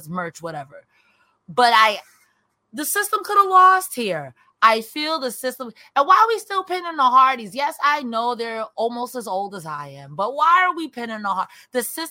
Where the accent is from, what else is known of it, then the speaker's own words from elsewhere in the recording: United States; Like, as an American, it's a little embarrassing right now.